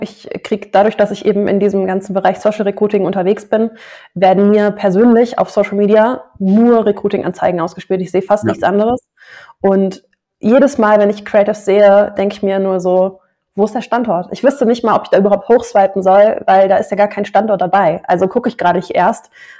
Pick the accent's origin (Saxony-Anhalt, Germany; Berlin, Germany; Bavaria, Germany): Bavaria, Germany; Munich; Interessiert mich als Münchnerin natürlich gar nicht.